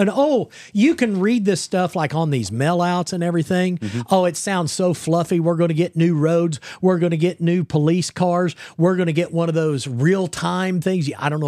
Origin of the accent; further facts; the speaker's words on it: Joplin, Missouri, United States; you know, I was raised up around Joplin, Missouri. Okay. And so that's kind of my old stomping ground up in there.